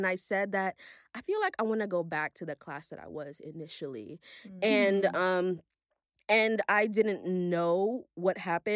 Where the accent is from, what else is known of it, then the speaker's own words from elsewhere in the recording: Brooklyn, New York, United States; I grew up with Caribbean culture, like, all the time. I was born and raised in Brooklyn. I just only recently moved to the Bronx, like, literally a couple months ago.